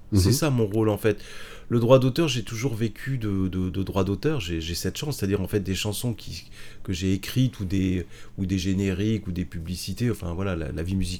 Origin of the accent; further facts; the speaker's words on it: Normandy, France; Je suis de Normandie